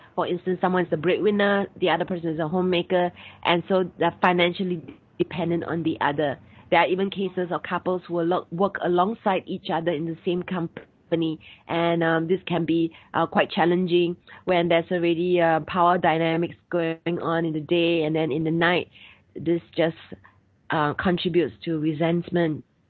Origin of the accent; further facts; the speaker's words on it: Singapore; I'm from Singapore, and a lot of people work really, really long hours, sometimes 12 hours.